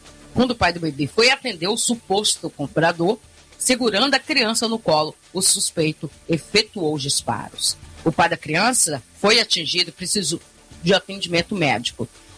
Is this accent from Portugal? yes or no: no; Jequié, Bahia, Brazil; direto de Jequié, a Terra do Sol, e a minha terra natal